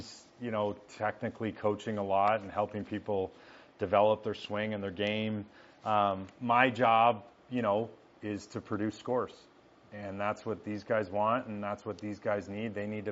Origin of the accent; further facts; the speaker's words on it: Canada; I grew up playing hockey. That was my sport growing up in Canada